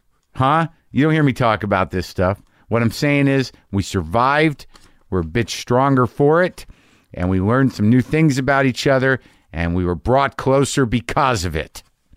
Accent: Albuquerque, New Mexico, United States; I'm doing one night in Albuquerque, New Mexico, September 3rd, and that's a benefit show in my hometown.

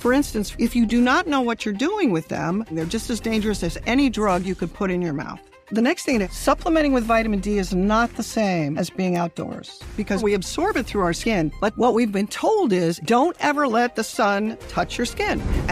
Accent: California, United States; Yes. I grew up in California.

